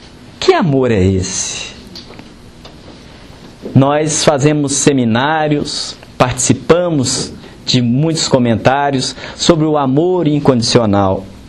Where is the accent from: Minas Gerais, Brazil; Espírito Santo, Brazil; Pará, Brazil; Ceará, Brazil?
Minas Gerais, Brazil; Belo Horizonte; Eu também sou de Belo Horizonte.